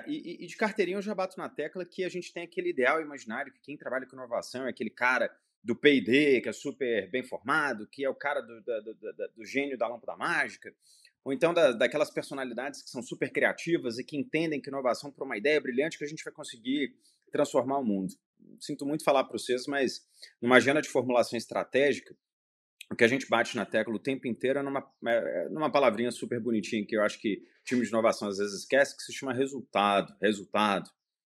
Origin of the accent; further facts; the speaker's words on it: Minas Gerais, Brazil; also born or lived in Rio de Janeiro / Canada; Acabei voltando para as Minas Gerais e por aqui fiz toda a minha formação, depois indo passar um período do tempo, né, dessa formação no Canadá.